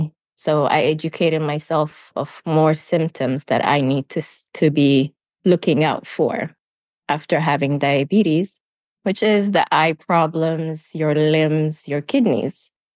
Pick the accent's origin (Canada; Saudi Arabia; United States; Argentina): Saudi Arabia; moved away; So I grew up in Saudi Arabia. I was there for my more than 20 years.